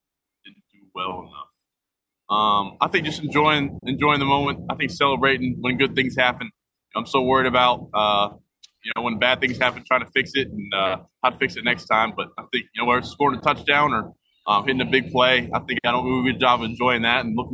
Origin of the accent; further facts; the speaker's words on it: the South, United States; I know it's kind of offensive to chefs, but I grew up in the South a little bit.